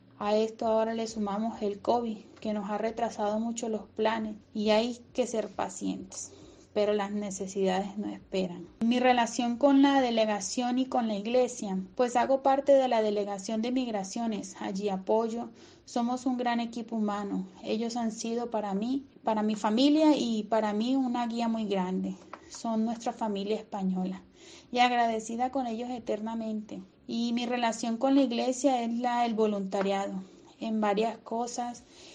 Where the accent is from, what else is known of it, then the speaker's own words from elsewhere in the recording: Colombia; also born or lived in Ecuador; now in Spain; Somos una familia colombiana que emigró a Ecuador. Allí estuvimos viviendo un tiempo y luego nos vimos obligados a salir del país donde estábamos radicados a causa de la violencia. Elegimos España